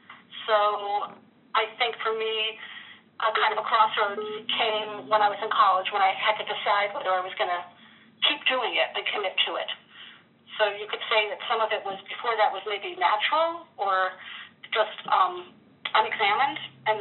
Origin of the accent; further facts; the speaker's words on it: New Jersey, United States; I was raised in New Jersey, and New Jersey is actually a very haunting, fascinating place